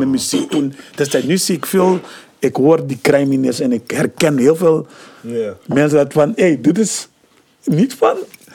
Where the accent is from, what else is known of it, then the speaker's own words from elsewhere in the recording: Amsterdam, North Holland, Netherlands; En ik ben van Hop Tillen. Ik ben daar opgegroeid.